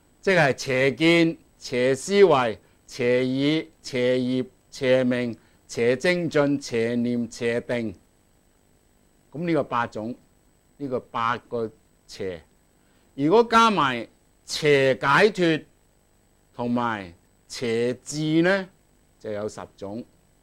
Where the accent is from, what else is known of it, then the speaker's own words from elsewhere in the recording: Guangdong, China; accent: Cantonese; 我哋廣東話叫做咩啊？孤寒啊